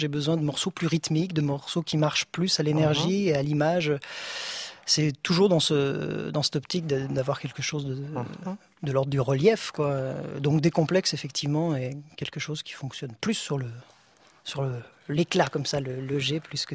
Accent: Loudun, Nouvelle-Aquitaine, France; now in Paris, France; Je suis parisien d'adoption là depuis quelques années quand même. Oui. Mais avant ça, j'arrive de la campagne, d'un petit coin qui s'appelait Loudun, petite ville qui est la ville d'Urbain Grandier, Théophraste Renaudot

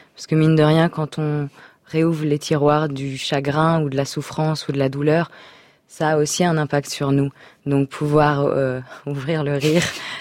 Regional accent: Bordeaux, Nouvelle-Aquitaine, France; born there; Non, moi je suis née à Bordeaux.

